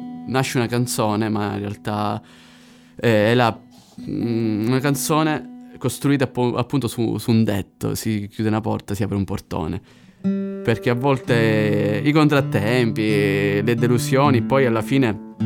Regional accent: Sicily, Italy; accent: Sicilian; nel nostro dialetto abbiamo tutte le vocali perfette. La dizione siciliana è fantastica. Cioè, io basta che se dovessi parlare correttamente, basta che traduco dal siciliano in italiano, è fantastico per capire l'apertura delle vocali.

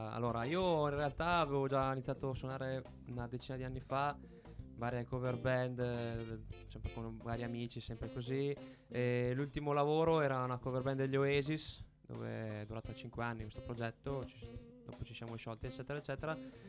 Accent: Luzzara, Emilia-Romagna, Italy; un abbreviativo di un nomignolo, diciamo così, di Luzzara, mio paese d'origine.

